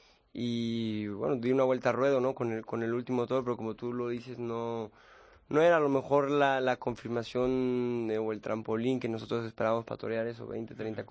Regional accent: Mexico; salí a hombros de Guadalajara, de Monterrey y de Aguascalientes, de Guadalajara y de Monterrey también, que eran tres plazas, digamos, claves de mi país

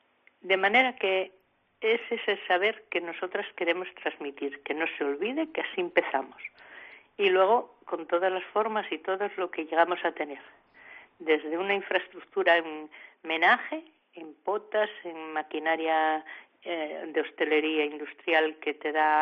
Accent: Salas, Asturias, Spain; yo lo cogí de mi pueblo, de las guisanderas que había en la parroquia de Mayesa en Salas

